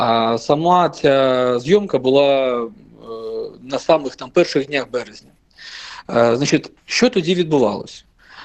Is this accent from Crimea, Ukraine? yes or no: yes; Crimea, Ukraine; я як кримчанин мріяв і хотів, але у складі України